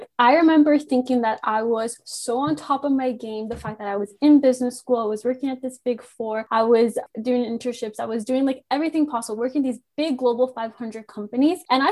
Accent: Canada; Me growing up in Canada, I have always had such a huge appreciation for my parents' work ethic.

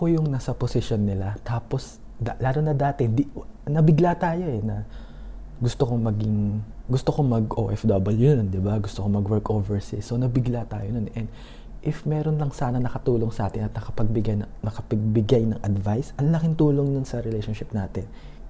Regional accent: Dubai, United Arab Emirates; I'm from Dubai.

